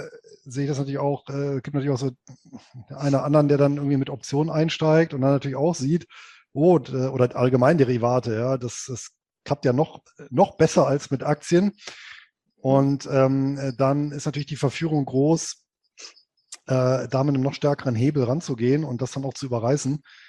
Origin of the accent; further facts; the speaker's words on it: Rhineland, Germany; born there; ich bin ja gebürtig aus dem Rheinland